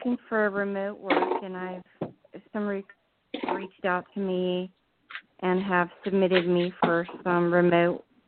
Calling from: New Jersey, United States; New Jersey.

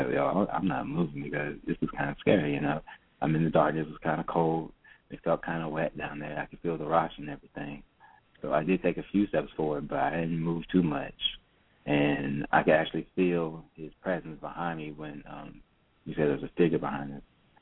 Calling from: Raleigh, North Carolina, United States; I'm calling from Raleigh.

